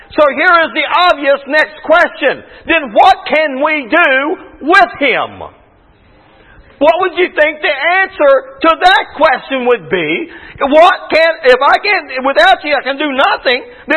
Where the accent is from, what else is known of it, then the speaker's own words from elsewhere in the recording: Webster Springs, West Virginia, United States; I had this dream, and in my dream, we was in my hometown of Webster Springs, and in Webster Springs they used to have a wood chopping day parade